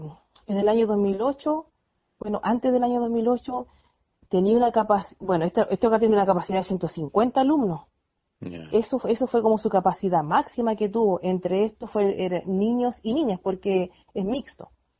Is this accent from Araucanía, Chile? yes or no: yes; Galvarino, Araucanía, Chile; Por ejemplo, mi hijo, nosotros somos de Galvarino